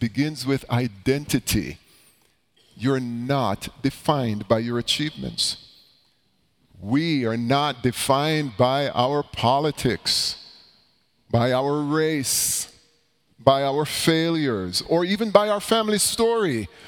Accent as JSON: {"language": "English", "country": "Jamaica", "said": "I'm from Jamaica."}